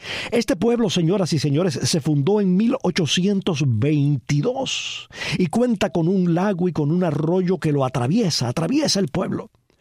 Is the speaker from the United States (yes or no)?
no; Cuba; Y son cosas que enriquecen nuestras vidas como cubanos y como ciudadanos del mundo.